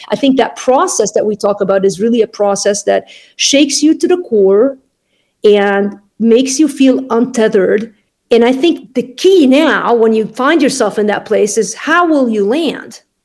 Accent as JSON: {"language": "English", "country": "Lebanon", "tie": "born or raised there", "said": "I grew up in Lebanon in a very sound, semi-Christian home, but heavily influenced by my mother's faith."}